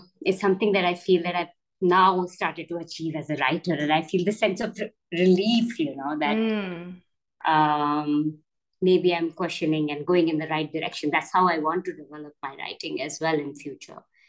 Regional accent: Delhi, India; It's I grew up in Delhi, which is the capital city of India.

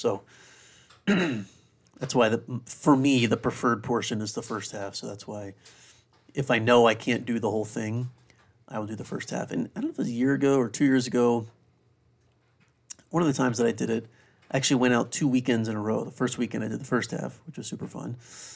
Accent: South Carolina, United States; understand that I grew up in South Carolina. I went to Clemson.

